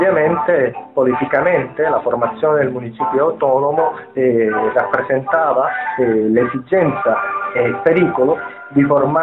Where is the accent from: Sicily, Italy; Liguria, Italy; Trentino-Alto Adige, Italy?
Sicily, Italy; now in Mexico; a volte l'italiano ha un po' di difficoltà, essendo siciliano, vivendo da tantissimi anni in Messico